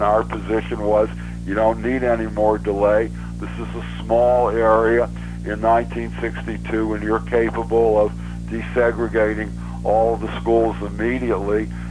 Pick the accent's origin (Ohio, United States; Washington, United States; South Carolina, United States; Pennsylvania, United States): Pennsylvania, United States; Pittsburgh; I grew up in Pittsburgh. I was born in 1935. I went to college and law school at the University of Pittsburgh.